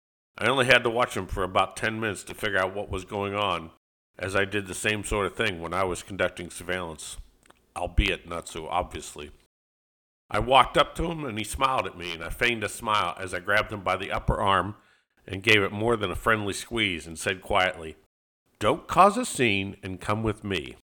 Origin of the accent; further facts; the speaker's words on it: Florida, United States; I grew up in Florida. Except for a short time in the Coast Guard, I have lived here all my life.